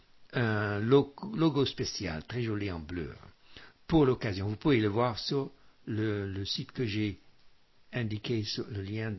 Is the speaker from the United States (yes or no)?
yes; United States; moi je suis américain, évidemment